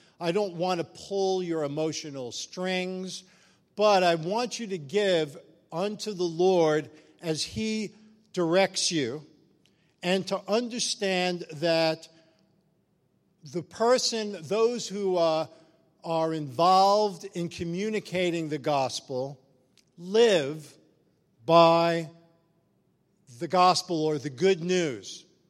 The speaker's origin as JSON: {"language": "English", "town": "Brooklyn", "region": "New York", "country": "United States", "said": "I'm from New York myself, from Brooklyn, not from Queens, not from Long Island."}